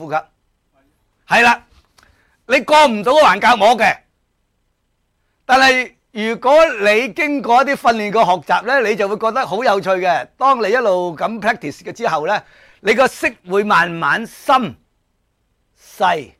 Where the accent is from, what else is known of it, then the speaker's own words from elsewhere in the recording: China; 其实就系因为我哋中国人面对唔同嘅大乘经、唔同嘅讲法、唔同嘅设教。